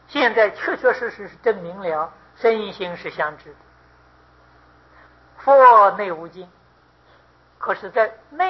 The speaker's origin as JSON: {"language": "Chinese", "region": "Taipei", "country": "Taiwan", "said": "比如我们说我们台湾那个钟啊，台钟啊，那真的叫钟吗？我们台北人看它了"}